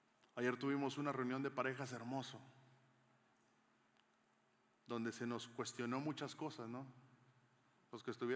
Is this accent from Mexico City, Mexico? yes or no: no; Monterrey, Nuevo León, Mexico; Hashtag soy de Monterrey, ¿no?